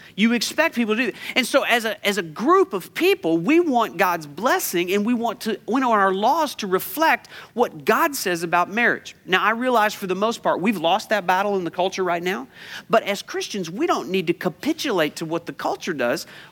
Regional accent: United States; I'm an American. It's all about freedom, you know?

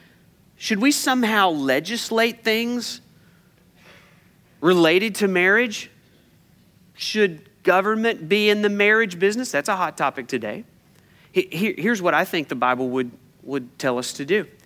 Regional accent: United States; I'm an American. It's all about freedom, you know?

